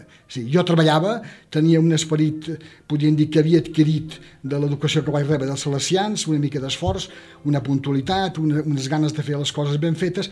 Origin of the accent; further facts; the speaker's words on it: Ciutadella, Balearic Islands, Spain; jo venia de les illes, alguns saben que sóc menorquí, de Ciutadella concretament, m'agradava molt el mar